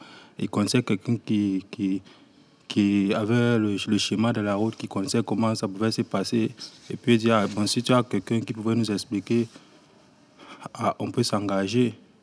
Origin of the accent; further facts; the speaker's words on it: Cameroon; moved away as an adult; now in France; comme j'ai grandi dans un pays. Je suis né au Cameroun, c'est la France qui a colonisé le Cameroun, c'est le français qu'on parle là-bas.